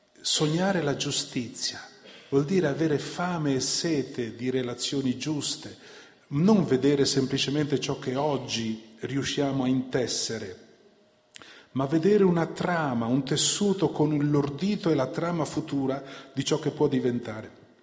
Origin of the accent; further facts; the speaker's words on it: Friuli-Venezia Giulia, Italy; Io conosco i fiumi della mia regione, sono friulano, il Carso confina con la mia zona